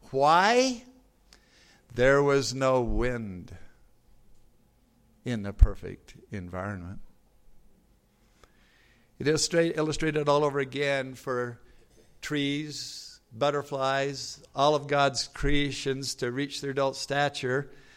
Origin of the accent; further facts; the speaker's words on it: Tucson, Arizona, United States; Outside of Tucson, Arizona, I'm from Arizona, by the way.